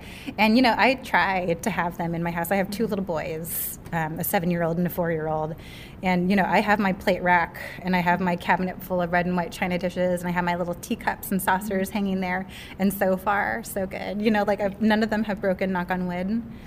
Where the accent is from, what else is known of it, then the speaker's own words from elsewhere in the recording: Seattle, Washington, United States; so I'm from Seattle, like my last collection was called Loyal Heights, which is a neighborhood in Seattle